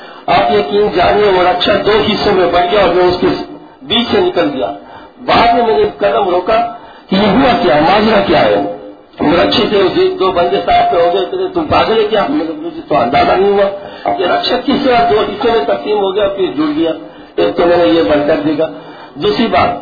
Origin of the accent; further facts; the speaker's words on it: Karachi, Sindh, Pakistan; اور میرا تعلق کراچی سے ہے